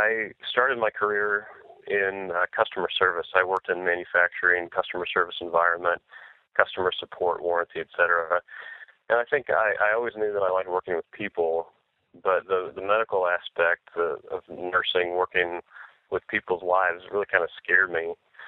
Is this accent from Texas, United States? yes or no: no; Ohio, United States; We were living in my hometown on the west side of Ohio. We moved back to my wife's hometown of Canton on the east side.